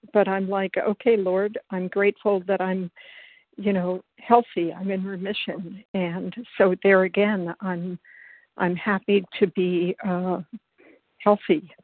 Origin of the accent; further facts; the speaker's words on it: Silver Spring, Maryland, United States; I'm from Maryland, Silver Spring, Maryland.